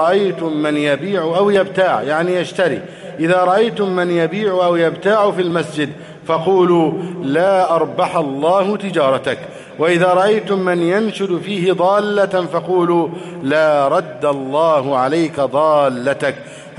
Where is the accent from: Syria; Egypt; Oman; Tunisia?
Egypt; اللهم احفظ بلدنا مصر أمنا أمانا